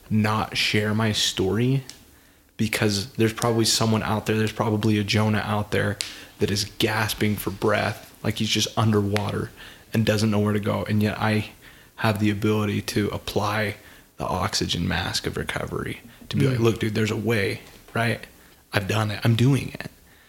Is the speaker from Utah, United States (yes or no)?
yes; North Ogden, Utah, United States; I am from North Ogden.